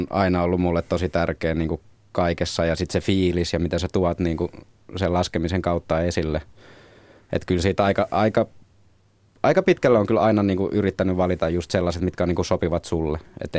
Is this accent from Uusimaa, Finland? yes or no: yes; Helsinki, Uusimaa, Finland; mistä mä oon kotoisin Torpparimäestä ja sieltä päin